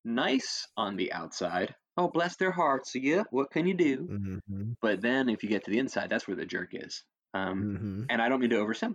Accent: New Jersey, United States; So I'm from New Jersey, and you're from the old line state, Maryland, right?

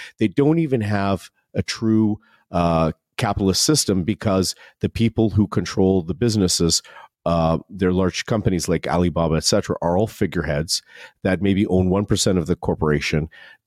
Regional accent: Canada; And speaking to our American audience and speaking as a Canadian

